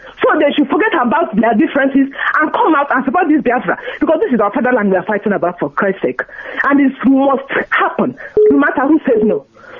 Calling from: Waterford, Munster, Ireland; I'm calling from Waterford.

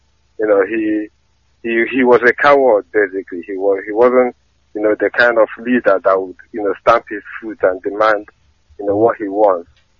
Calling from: London, United Kingdom; I'm calling from London.

